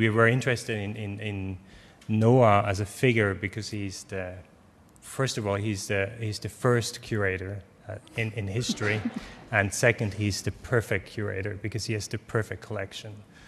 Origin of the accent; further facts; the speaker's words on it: Switzerland; I was coming from Switzerland over. I stayed a year in Montreal.